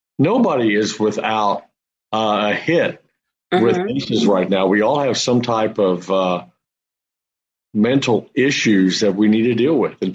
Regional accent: Illinois, United States; I was born and raised just right outside of St. Louis in Southern Illinois there. And matter of fact, one of the last jobs I had before I moved to Texas was in Chesterfield.

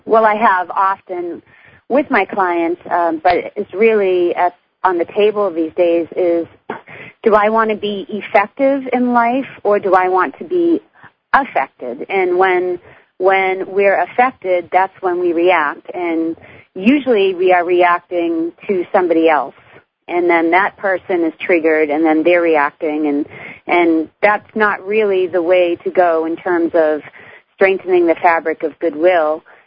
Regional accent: Massachusetts, United States; Well, I'm from Massachusetts

